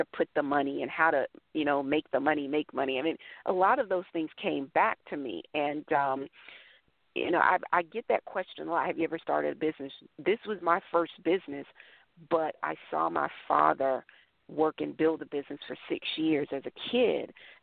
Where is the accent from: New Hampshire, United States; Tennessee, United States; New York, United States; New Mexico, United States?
New York, United States; Brooklyn; born there; also born or lived in South Carolina; I was born in Brooklyn, and he and my mother decided to move back down south, and so he was transferred to South Carolina to the MetLife office there.